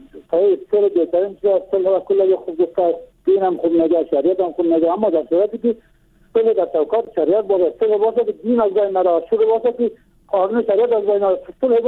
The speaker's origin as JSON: {"language": "Persian", "region": "Bamyan", "country": "Afghanistan", "said": "از بامیان هستم."}